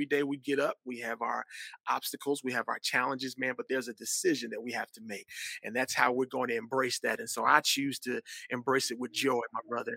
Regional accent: Chicago, Illinois, United States; But I'm from Chicago, but I was born on the South Side and born and raised here. And literally, man, my parents, ministers.

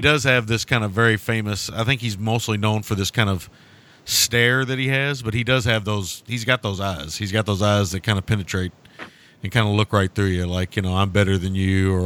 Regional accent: the South, United States; Really grating for me as a Southerner, but, you know.

